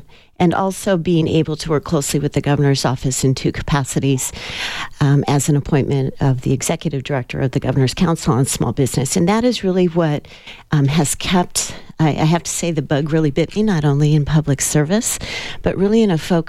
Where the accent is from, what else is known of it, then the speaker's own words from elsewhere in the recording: Tempe, Arizona, United States; also born or lived in Phoenix; For our family, we actually grew up in the valley in Tempe and Phoenix, and so it's been very much a statewide view of everything that I've experienced